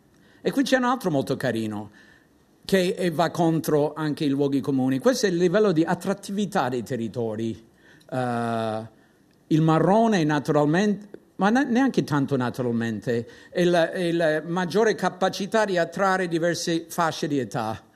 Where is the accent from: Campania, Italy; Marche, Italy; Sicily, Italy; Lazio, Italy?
Sicily, Italy; Palermo; posso usare la parola come palermitano